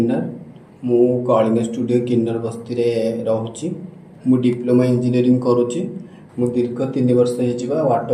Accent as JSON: {"language": "Odia", "town": "Paradip", "region": "Odisha", "country": "India", "tie": "born or raised there", "said": "ମୋ ଘର ହେଉଛି ପାରାଦୀପ।"}